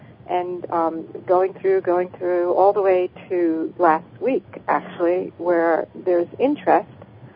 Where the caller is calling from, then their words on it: Los Angeles, California, United States; I'm calling from Los Angeles.